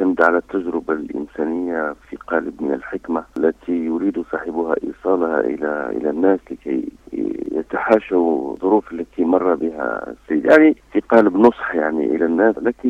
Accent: Biskra, Biskra Province, Algeria; born there; من مواليد 3 جانفي من سنة 64 بمدينة بسكرة.

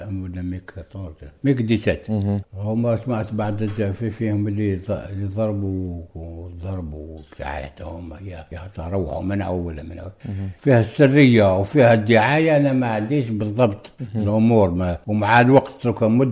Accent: Algeria; رانا هنا رانا موجودين هنا يا كجيش كمجاهدين كجزائريين كعرب

